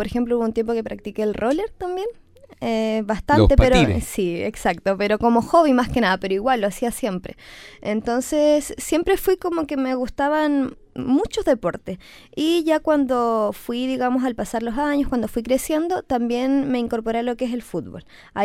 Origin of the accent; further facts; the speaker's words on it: Oqueldán, Los Lagos, Chile; yo estudiaba en Quellón y yo soy de Oqueldán, un sector rural.